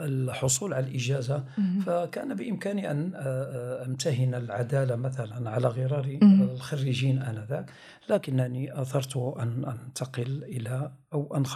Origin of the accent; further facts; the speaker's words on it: Tangier, Tanger-Tetouan-Al Hoceima, Morocco; فكطفل طنجاوي، طبعا ولدت في طنجة في مطلع الستينيات، نشأت في نفس الحي في البداية الأولى، طبعا درست في مدرسة الدرادب للبنين وهي الآن هي القاضي عياض.